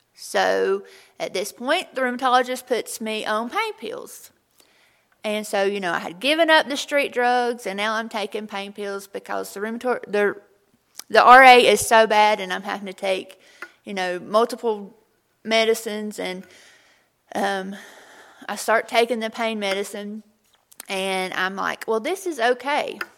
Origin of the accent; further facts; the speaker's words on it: Monroe, North Carolina, United States; Growing up, I had a great childhood. My daddy is a pastor. But when I was younger, we're from Monroe, North Carolina.